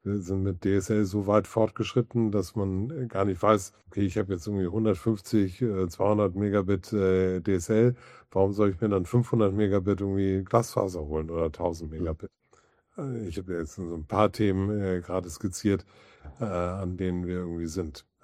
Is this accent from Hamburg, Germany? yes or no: yes; Hamburg, Germany; Deutschland und das in meiner Heimatstadt Hamburg.